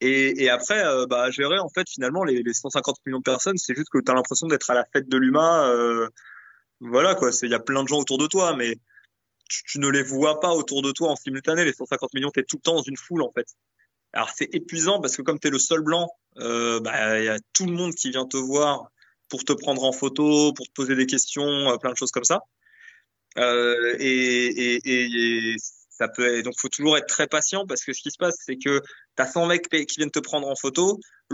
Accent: Paris, Île-de-France, France; Moi, je suis parisien.

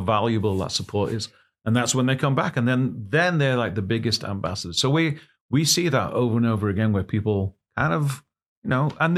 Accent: England, United Kingdom; It's because I'm from England.

